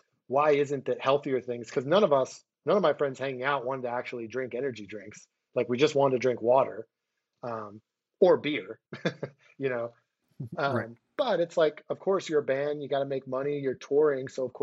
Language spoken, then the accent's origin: English; Philadelphia, Pennsylvania, United States; And then all of a sudden we have a brandy company and I moved back to my hometown of Philadelphia where my partners were.